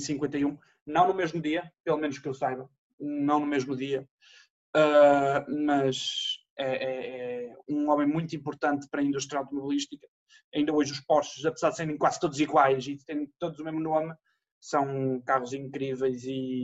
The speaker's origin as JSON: {"language": "Portuguese", "region": "Porto", "country": "Portugal", "tie": "born or raised there", "said": "eu sou natural do Porto, nasci no Porto, fui criado na cidade do Porto também e continuo a andar e adoro a minha cidade."}